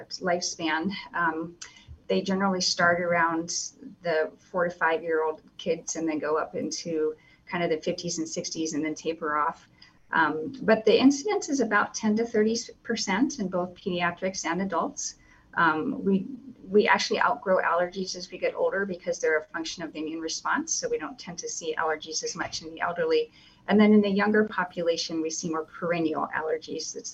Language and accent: English; Montana, United States; now in Alaska, United States; I love Alaska. It's very much like my home state of Montana.